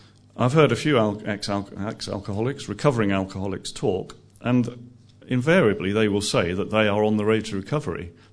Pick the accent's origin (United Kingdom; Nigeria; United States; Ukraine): United Kingdom; England; I'm a Christian, but I experience peaks and troughs in my life, possibly more troughs than peaks, I don't know. I'm English.